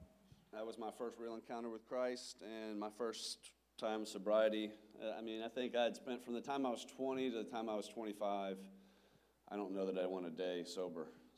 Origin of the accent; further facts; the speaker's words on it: Lafayette, United States; I'm from Lafayette as well.